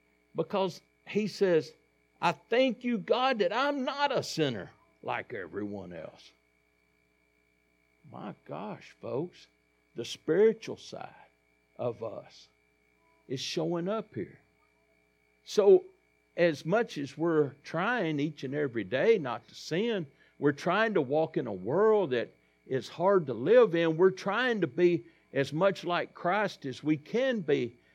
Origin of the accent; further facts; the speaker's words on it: Cottage Grove, United States; now in Buchanan, United States; We was raised in Cottage Grove. We wasn't from Buchanan, even though I live at Buchanan now.